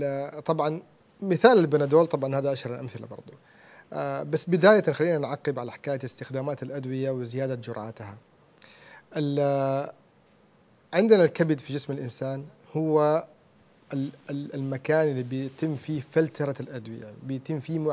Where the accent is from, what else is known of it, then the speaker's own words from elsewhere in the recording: Saudi Arabia; الفيكس اللي موجود عندنا في السعودية والله الحمد